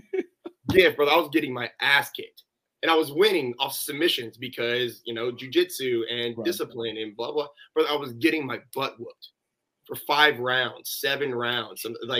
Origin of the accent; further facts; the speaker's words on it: Little Rock, Arkansas, United States; born there; I was born in Little Rock, Arkansas.